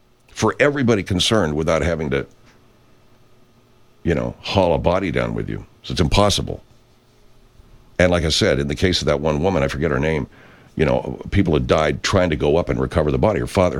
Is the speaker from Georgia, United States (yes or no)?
no; California, United States; I come from Southern California. That means only one thing. You hate San Francisco sports teams.